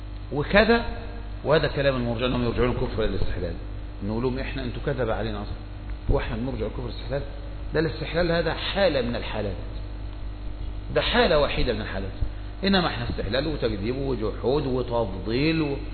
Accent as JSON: {"language": "Arabic", "country": "Egypt", "said": "نحن من الشعب ونحن من مصر،"}